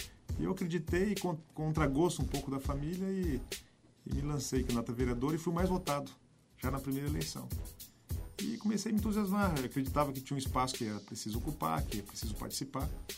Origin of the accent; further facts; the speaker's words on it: Pato Branco, Paraná, Brazil; also born or lived in Maringá / Curitiba; eu sou muito paranaense, porque eu sou nascido em Maringá, fui criado em Pato Branco, estudei em Curitiba